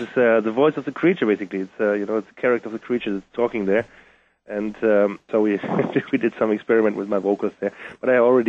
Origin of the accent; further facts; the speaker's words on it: Germany; and I'm from Germany.